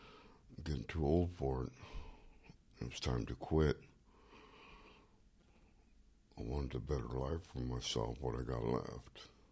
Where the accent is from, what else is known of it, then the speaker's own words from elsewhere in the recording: Hayward, California, United States; I'm from Hayward.